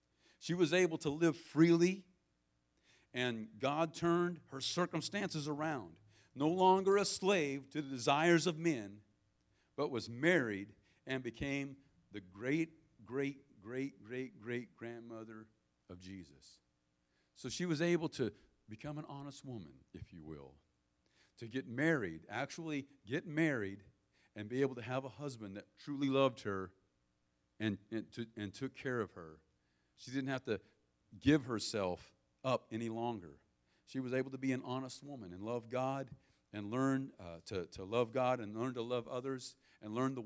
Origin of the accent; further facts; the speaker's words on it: Marysville, California, United States; But I've seen it in my own hometown of Marysville, California. My hometown was famous this week.